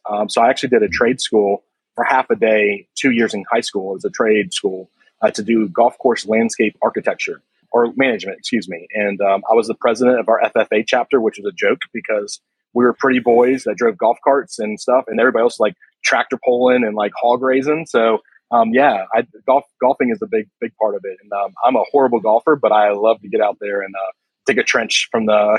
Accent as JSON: {"language": "English", "town": "Myrtle Beach", "region": "South Carolina", "country": "United States", "tie": "born or raised there", "said": "It was okay at best. Okay. It's the place that, you know, there's everything to do if you're a tourist and you feel like there's nothing to do as a local."}